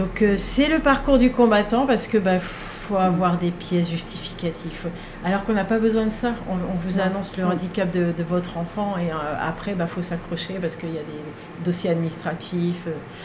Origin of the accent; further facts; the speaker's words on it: Normandy, France; born there; also born or lived in Brittany; En Normandie, je suis née en Normandie, mais on était en Bretagne. La dernière maison était en Bretagne, avant le Périgord